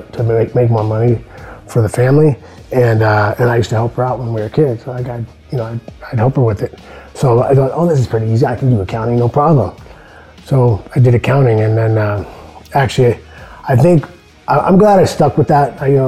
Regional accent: Santa Barbara, California, United States; I grew up in Santa Barbara, California.

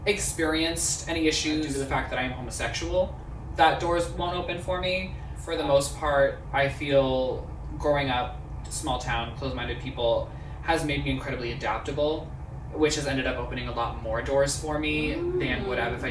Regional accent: Erie, Pennsylvania, United States; I am from Erie, Pennsylvania, a little lake town up in northwest sector of Pennsylvania

